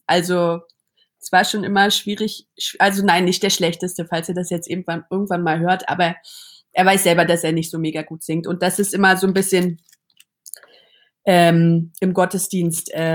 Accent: Berlin, Germany; ich bin im Neubaublock aufgewachsen, am Rand von Berlin.

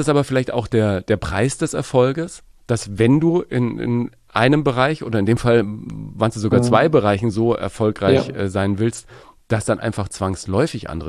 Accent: Nuremberg, Bavaria, Germany; Ich als Nürnberger habe da echt

